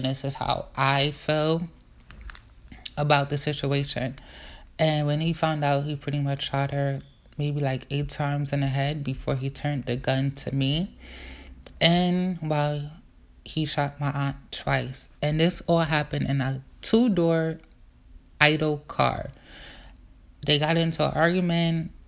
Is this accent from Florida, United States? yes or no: no; Brooklyn, New York, United States; And I'm just all around Brooklyn, from East Flatbush